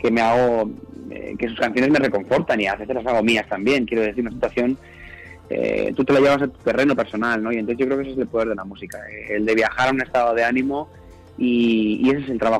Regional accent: Albacete, Castilla-La Mancha, Spain; born there; now in Madrid, Spain; En Madrid, que es donde vivo, donde resido. La verdad que Albacete es una ciudad donde nací, pero hace muchos años que no vivo ahí, desde los 18 años, que me fui a estudiar fuera

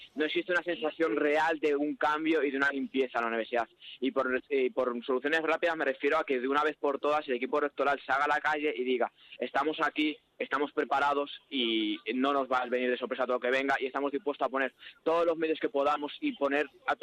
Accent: Salamanca, Castile and León, Spain; now in Madrid, Spain; yo soy de Salamanca, estoy aquí estudiando.

